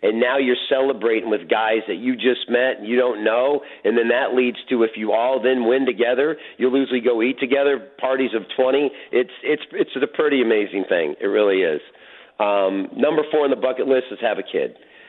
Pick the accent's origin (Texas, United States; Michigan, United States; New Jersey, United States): Michigan, United States; That's my heart because I'm from Michigan.